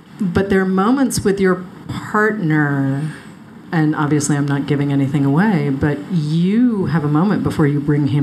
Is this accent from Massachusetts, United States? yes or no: yes; Boston, Massachusetts, United States; I mean, I'm a Bostonian living in exile by choice.